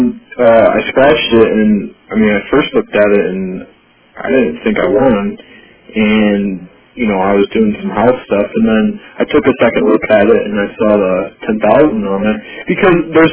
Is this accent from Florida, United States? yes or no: no; Sioux City, Iowa, United States; now in Iowa City, United States; Yeah, I'm living in Iowa City right now. I'm originally from Sioux City.